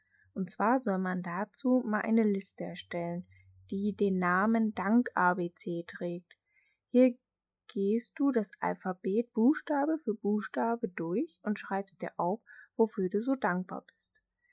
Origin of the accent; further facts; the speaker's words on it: Fallersleben, Lower Saxony, Germany; F für Fallersleben, weil es einfach meine Heimat ist und ich diesen Ort liebe.